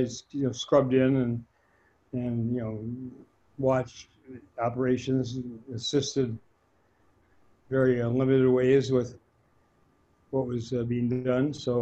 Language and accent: English; Long Lake, Minnesota, United States; Well, I grew up in Long Lake, Minnesota, and my family is a retail family.